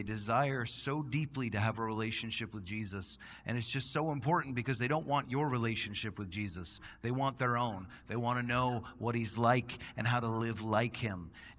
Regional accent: Canada; moved away as an adult; now in Visalia, United States; I immigrated from Canada in 2019 to marry my wife. And when I moved here, I had to live with my sponsor.

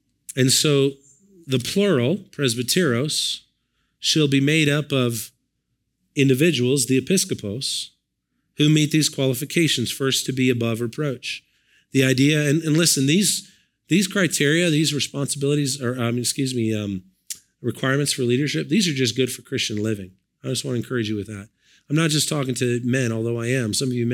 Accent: United States; I'm so thankful I'm an American.

